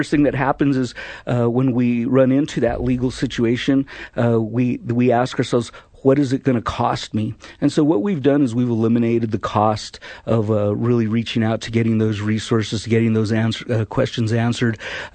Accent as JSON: {"language": "English", "town": "Albuquerque", "region": "New Mexico", "country": "United States", "said": "Well, so myself, I'm from Albuquerque, New Mexico."}